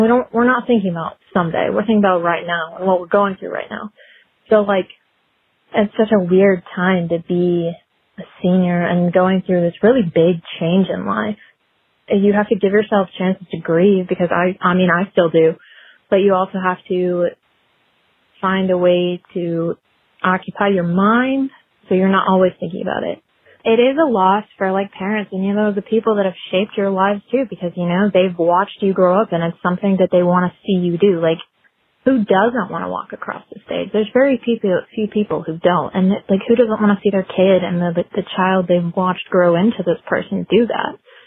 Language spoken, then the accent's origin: English; Georgia, United States; I'm from Sonoya, Georgia.